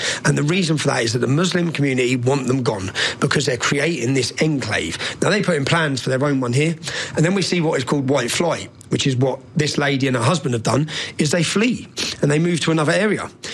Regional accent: Luton, East of England, United Kingdom; I'm from Luton Town, yeah?

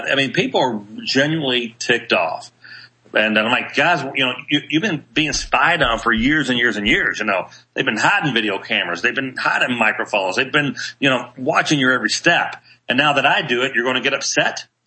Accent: Louisville, Kentucky, United States; I did that in my hometown of Louisville, Kentucky, on Bargetown Road, Shelbyville Road.

